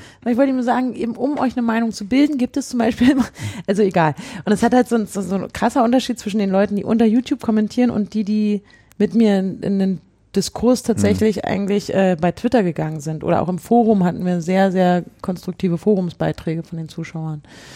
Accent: Berlin, Germany; die betrifft mich als Berliner eben noch mal mehr.

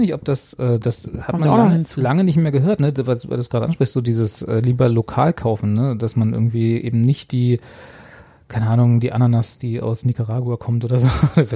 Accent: East Germany, Germany; ich bin groß geworden in der DDR und dann auch in der Zeit danach

